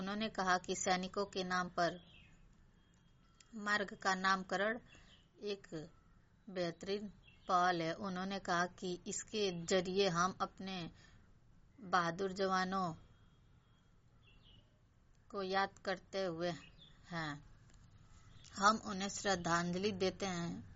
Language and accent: Hindi; Marda, Uttar Pradesh, India; ग्राम व पोस्ट मर्दा जिला गाजीपुर की रहने वाली हूँ।